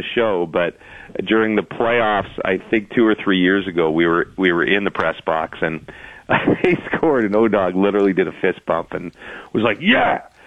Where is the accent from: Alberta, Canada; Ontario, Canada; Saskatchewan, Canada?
Ontario, Canada; Ottawa; I'm from Ottawa